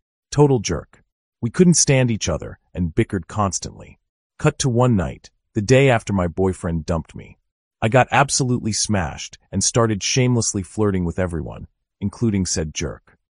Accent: Latvia; English is a second language; now in United Kingdom; I'm originally from Latvia and also speak Russian. After moving to the UK, I went on a few dates with an English girl.

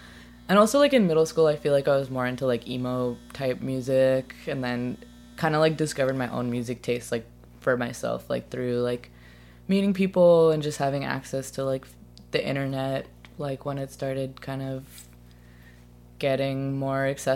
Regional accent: Los Angeles, California, United States; Well, where I'm from in LA, like the South Bay, it has a really big like punk

